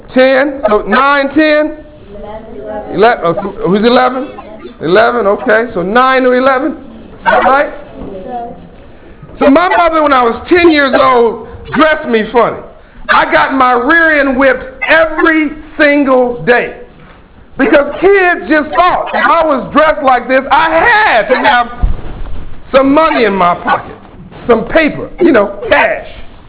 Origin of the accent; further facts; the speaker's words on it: Compton, California, United States; Oh, cool, you've heard my hometown first. I'm from Compton, California. It's right next to Watts.